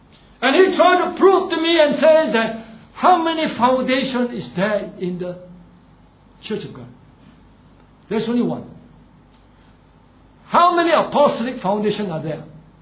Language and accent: English; Singapore; Okay, I'm born here. I'm a Singaporean. My father is from China. He came here. But I'm not a China man.